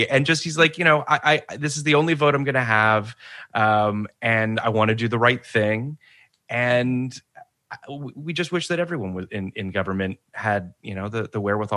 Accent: Canada; You're also actually American and I'm Canadian

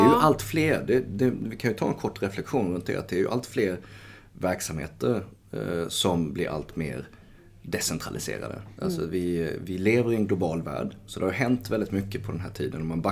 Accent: Oskarström, Halland County, Sweden; så är jag en leverantör i orten Oskarström. Men det är 4000 invånare eller någonting i min hemort, max.

